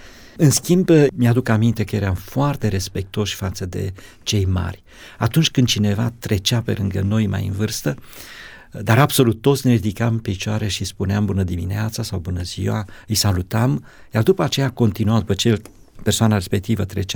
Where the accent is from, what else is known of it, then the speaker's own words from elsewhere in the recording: Dracea, Teleorman, Romania; born there; M-am născut într-o familie destul de săracă. Locul nașterii este în Telorman, comuna Dracea, atunci raionul Turnu Măgurele. Este așezată exact la jumătatea drumului între Alexandria și Turnu Măgurele.